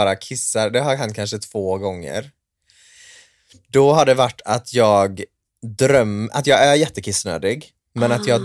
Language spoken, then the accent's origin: Swedish; Sandhult, Västra Götaland County, Sweden; när jag bodde hemma i Sandhult.